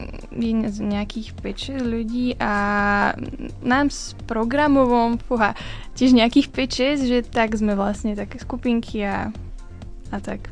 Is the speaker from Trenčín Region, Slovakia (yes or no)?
no; Banská Štiavnica, Banská Bystrica Region, Slovakia; už ako bolo spomenuté, mám 20 rokov a som z Banskej Štiavnice